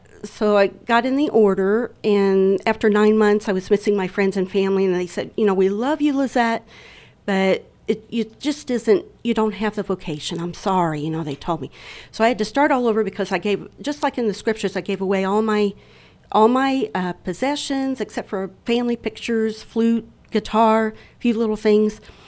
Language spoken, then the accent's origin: English; Monrovia, Indiana, United States; I'm from Monrovia, Indiana, which is a small city in between Indianapolis and Bloomington.